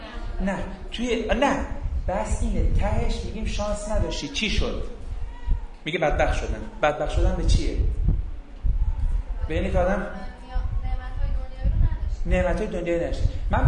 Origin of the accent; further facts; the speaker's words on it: Iran; گفتم اون عراقه، کیو ما ایرانیم